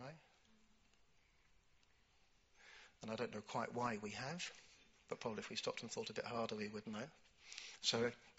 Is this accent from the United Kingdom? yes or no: yes; United Kingdom; maybe if I was an American, I could do that. But if I'm a British person, you know, I could not tell you what my talents are.